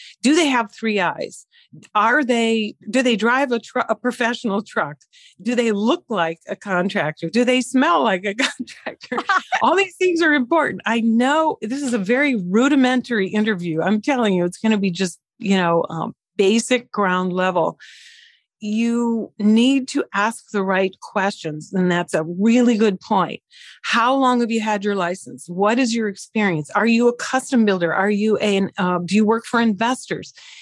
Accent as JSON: {"language": "English", "region": "Midwest", "country": "United States", "tie": "born or raised there", "said": "I grew up in the Midwest, and it was a wonderful life, but it was a very secluded life."}